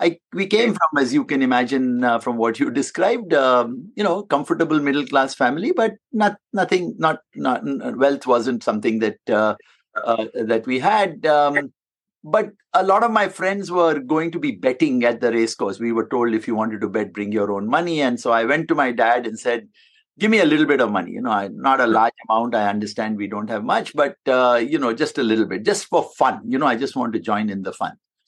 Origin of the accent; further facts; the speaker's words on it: Mumbai, Maharashtra, India; I grew up in Mumbai. I'm from a very close-knit family